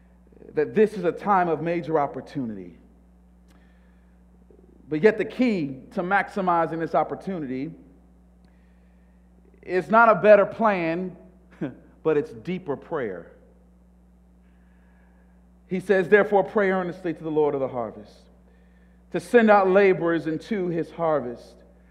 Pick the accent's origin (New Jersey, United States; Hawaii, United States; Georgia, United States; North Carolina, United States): Georgia, United States; Atlanta; I'm from Atlanta, Georgia, so please forgive me of my analogy.